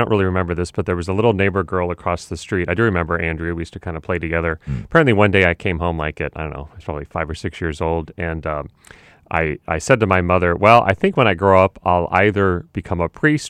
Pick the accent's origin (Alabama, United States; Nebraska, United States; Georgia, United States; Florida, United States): Nebraska, United States; Omaha; So I'm from Omaha, Nebraska. I was born and raised in Omaha.